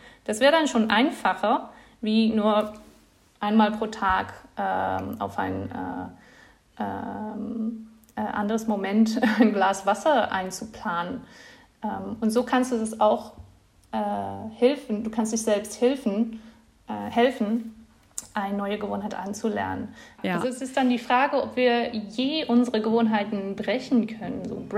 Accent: Netherlands; German is a second language; now in Leipzig, Germany; Zum Beispiel, wenn ich nach Leipzig gezogen bin, aus den Niederlanden, das ist ja nicht so spezifisch, aber dann ist meine ganze Umgebung hat sich geändert

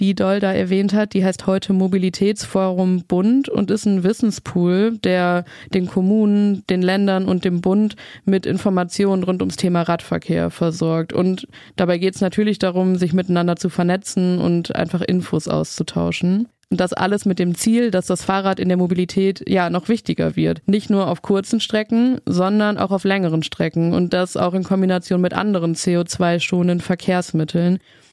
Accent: North Rhine-Westphalia, Germany; Ich bin in NRW groß geworden, deswegen ist der Weg nicht weit, würde ich sagen.

